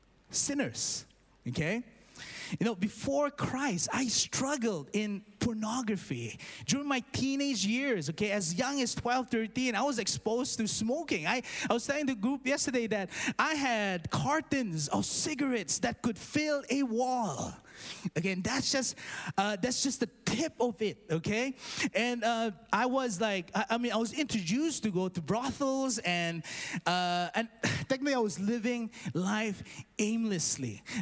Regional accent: Dubai, United Arab Emirates; I grew up in Dubai.

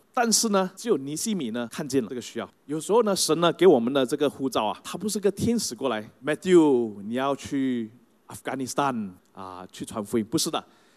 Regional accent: Malaysia; 其实有很多时候我们马来西亚人也是这样的

